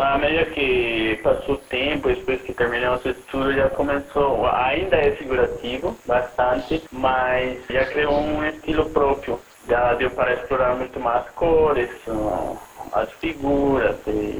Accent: Colombia; Portuguese is a second language; also born or lived in Switzerland; eu nasci na Colômbia e nasci mais nas montanhas. E depois de ir para a cidade nos anos 90, 95, aí comecei a fazer um pouco de teatro.

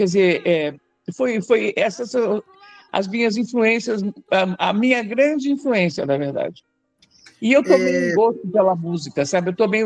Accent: Paraguaçu Paulista, São Paulo, Brazil; Eu nasci aqui em São Paulo e fui para o interior, fui criada no interior. Eu fui criada numa cidade chamada Paraguaçu Paulista, ao lado de Assis. Morei lá até os 14 anos. Voltei para São Paulo

